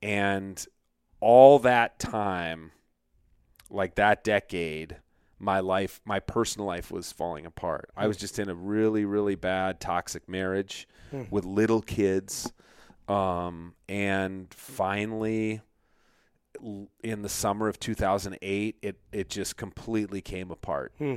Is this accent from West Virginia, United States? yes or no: no; Edina, Minnesota, United States; But I grew up just a suburban kid in Edina